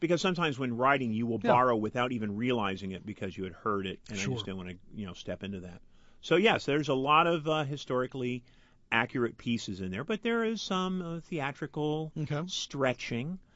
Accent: Indianapolis, Indiana, United States; Well, because I grew up here in Indianapolis, of course, I was familiar with Central State Hospital.

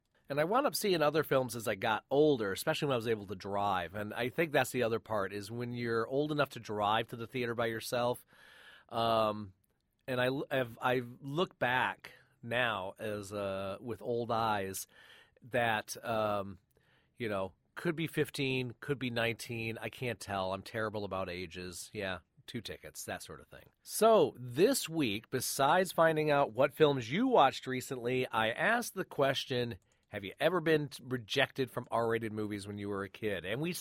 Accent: Flint, Michigan, United States; And the story I have is growing up in Flint, Michigan, I won on a radio contest a pass to go see the Richard Gere version of Breathless

